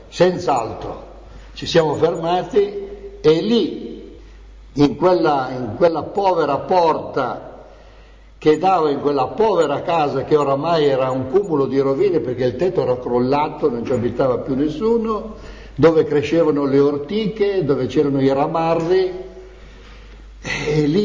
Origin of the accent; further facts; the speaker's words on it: Lombardy, Italy; pur non essendo sardo di nascita, sono lombardo